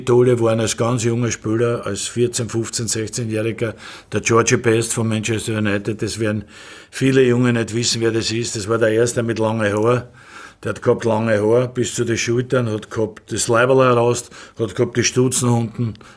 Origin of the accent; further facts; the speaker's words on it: Vienna, Austria; born there; Außerdem bin ich ein geborener Wiener